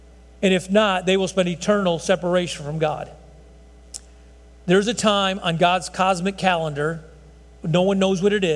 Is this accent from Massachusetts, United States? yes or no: no; Texas, United States; Who are you? I'm an American. I'm a Texan.